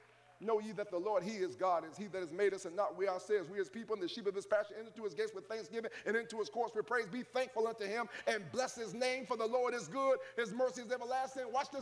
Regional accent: Cleveland, Ohio, United States; I'm from Longwood. They tore Longwood down.

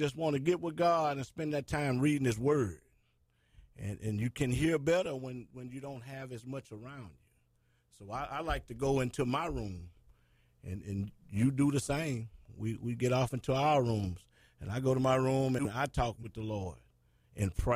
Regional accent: Alexandria, Louisiana, United States; We're from Alexandria, Louisiana, and we attend Wooddale Baptist Church.

